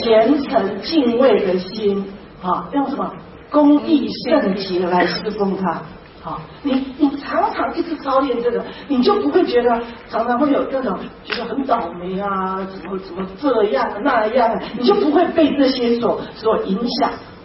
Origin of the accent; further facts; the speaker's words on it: China; 有时候我们中国人被人称赞的时候常常也很别扭